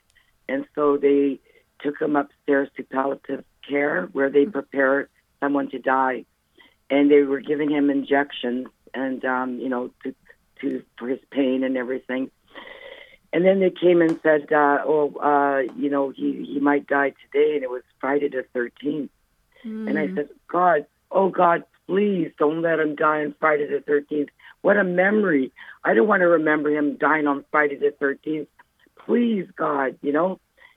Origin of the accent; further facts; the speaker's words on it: Bari, Apulia, Italy; I'm Italian, too. I'm from Bari.